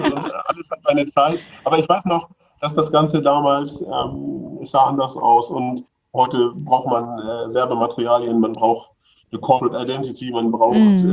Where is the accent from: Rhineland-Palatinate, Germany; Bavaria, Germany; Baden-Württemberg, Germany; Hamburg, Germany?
Hamburg, Germany; Ja, ich komme aus Hamburg, ich, also bin schon so ein bisschen Stadtkind, also ich brauchte immer eine Stadt in der Nähe.